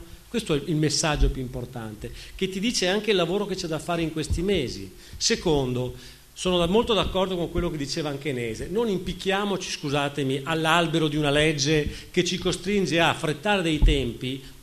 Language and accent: Italian; Veneto, Italy; il mio accento sai mi aiuta, anche se non sono furlan, sono di provenienza veneta